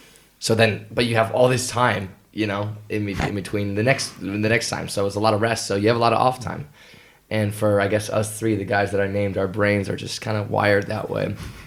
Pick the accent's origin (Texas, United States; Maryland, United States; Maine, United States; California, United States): California, United States; also born or lived in Hawaii; Yeah, I come from California and America, and I went to, people think I'm from Hawaii, but I'm actually, I went to college, university in Hawaii